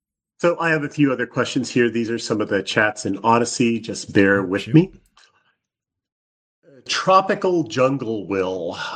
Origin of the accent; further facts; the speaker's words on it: United States; Being an American, I, of course, it's just kind of piety and attachment to my homeland, and it is really an attachment to my homeland.